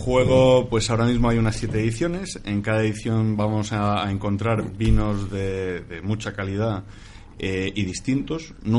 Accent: Region of Murcia, Spain; Y yo soy el murciano.

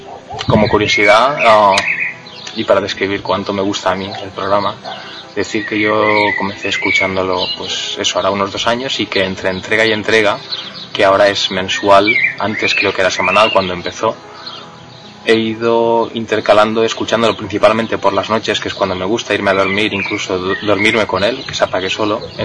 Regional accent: Valencia, Valencian Community, Spain; born there; now in Ibiza, Spain; aunque yo nací en Valencia, no lejos de aquí.

